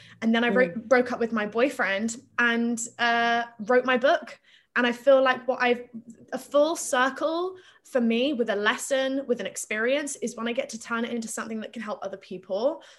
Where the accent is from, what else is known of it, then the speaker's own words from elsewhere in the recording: Plymouth, South West England, United Kingdom; So I grew up in Plymouth in Devon.